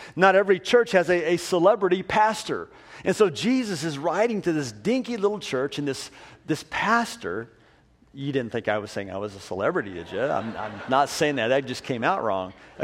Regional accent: Cave Junction, Oregon, United States; Cave Junction, my hometown that I grew up in, all of 300 people, is to Portland.

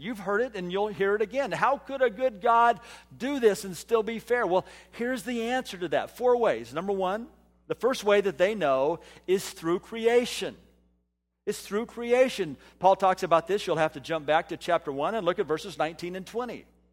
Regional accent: California, United States; I came from California where you didn't have to do that, and I didn't know.

